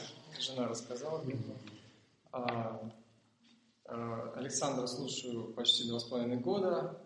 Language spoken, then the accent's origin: Russian; Saint Petersburg, Russia; born there; now in Krasnodar Krai, Russia; Я родился в Питере. Сейчас живу в Краснодарском крае.